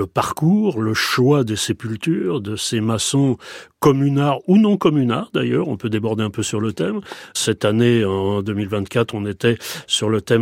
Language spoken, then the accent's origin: French; Paris, Île-de-France, France; born there; moi je suis parisien de naissance, hein, c'est évidemment ma capitale